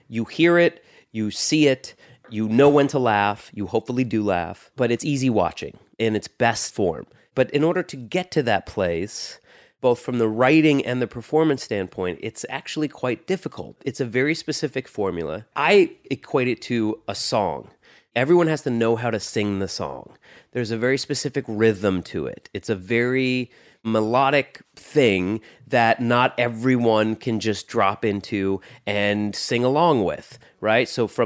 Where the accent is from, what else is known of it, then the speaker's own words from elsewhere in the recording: United States; Because we grew up right outside New York City, a lot of the other girls, their moms started taking them in and get agents and managers.